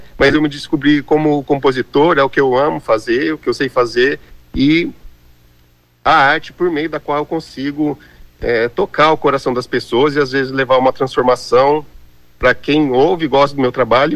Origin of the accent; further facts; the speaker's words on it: São Paulo, Brazil; Sérgio de Carvalho, que é um conterrâneo meu. Viemos da mesma pequena cidade do interior de São Paulo.